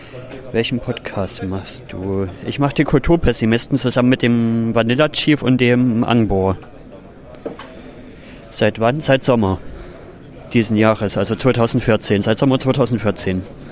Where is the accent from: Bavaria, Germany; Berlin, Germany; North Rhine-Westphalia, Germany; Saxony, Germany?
Saxony, Germany; Oederan; im Jahre 1991 geboren. Ich komme aus Deutschland und aus einem kleinen Städtchen in Sachsen namens Oederan. Das ist zwischen Freiberg und Chemnitz.